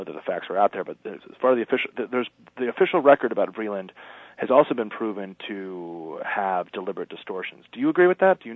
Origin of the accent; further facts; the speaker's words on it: New York City, New York, United States; the 9/11 disaster that happened in my hometown in New York.